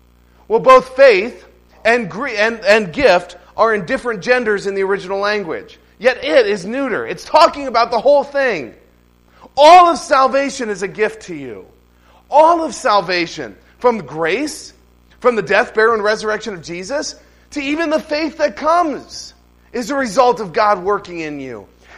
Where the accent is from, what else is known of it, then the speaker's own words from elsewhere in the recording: Bel Air, Maryland, United States; I grew up in Maryland. I went to Calvary Baptist Church in Bel Air, Maryland.